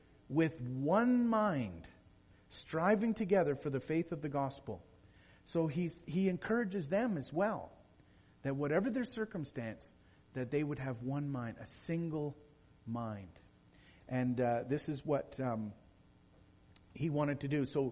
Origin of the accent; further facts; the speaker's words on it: Canada; being Canadian, I had to go to one extra window at the border crossing.